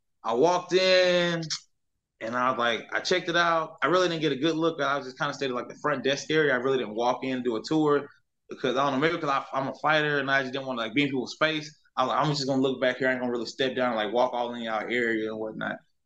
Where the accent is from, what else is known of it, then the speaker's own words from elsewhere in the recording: Louisiana, United States; DC's from Louisiana. I'm from Louisiana.